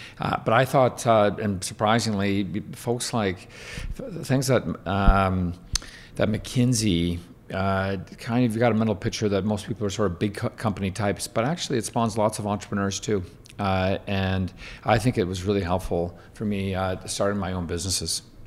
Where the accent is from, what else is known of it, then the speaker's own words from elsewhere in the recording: Ontario, Canada; I grew up in Ontario, went to high school in Toronto, and then went to Western for my undergrad.